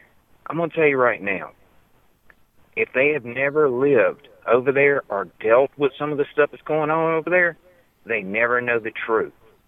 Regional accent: Mississippi, United States; I'm from Mississippi

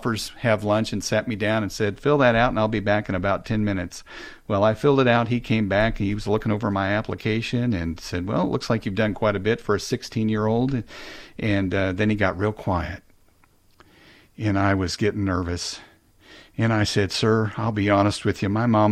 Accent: Kansas City, United States; I drove all over Kansas City. That's my hometown.

